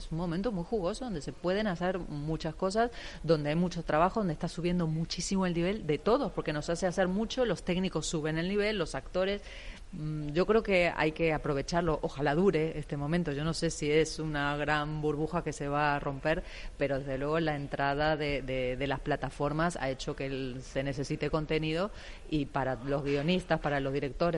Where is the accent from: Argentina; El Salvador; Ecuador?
Argentina; yo es verdad que soy argentina, no tengo, no lo tengo en mi ADN, en las yemas